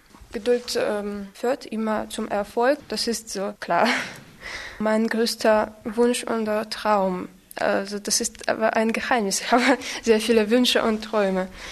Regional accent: Gomel, Gomel Region, Belarus; German is a second language; ich komme aus Belarus, aus einer kleinen Stadt Gomel.

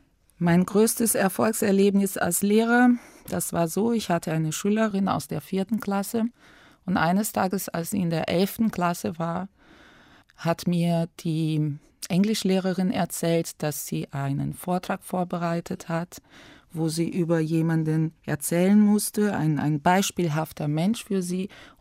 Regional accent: Rio de Janeiro, Brazil; German is a second language; ich komme aus Brasilien, aus der Stadt Rio de Janeiro und bin 1967 geboren.

